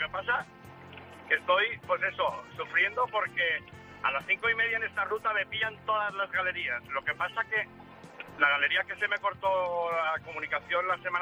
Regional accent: Castellón de la Plana, Valencian Community, Spain; moved away as an adult; yo soy de Valencia, bueno, de Castellón de la Plana

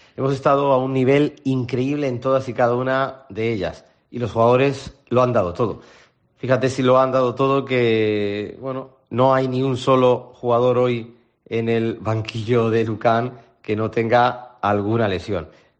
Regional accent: Region of Murcia, Spain; Yo soy un murciano agradecido a la gestión de este club.

